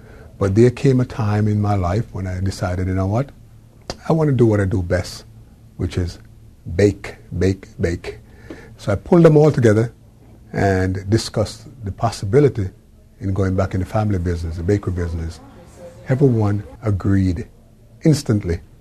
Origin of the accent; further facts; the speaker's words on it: Jamaica; I was brought up in Jamaica